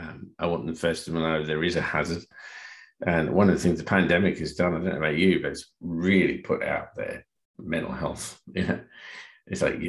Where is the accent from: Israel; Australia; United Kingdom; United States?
Australia; moved away; as an Australian, it's really difficult over here not to feel gluttony when Australia rips apart the English cricket.